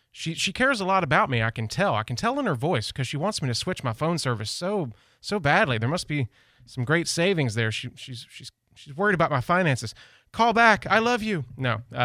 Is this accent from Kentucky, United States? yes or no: no; Tennessee, United States; moved away as an adult; I'm originally from Tennessee. I moved down here in 2017, and every day when I wake up, I just thank the Lord above that I get to live in this amazing place.